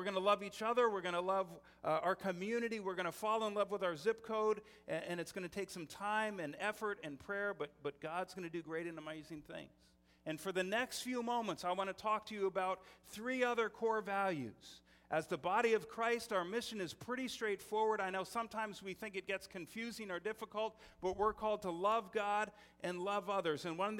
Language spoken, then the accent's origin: English; Greenville, United States; We were raised in Greenville. We had a good family. We haven't had any tremendous adventures.